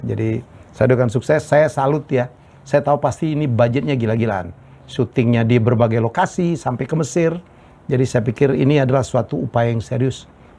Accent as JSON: {"language": "Indonesian", "town": "Palembang", "region": "South Sumatra", "country": "Indonesia", "said": "Gue ini kan orang Palembang."}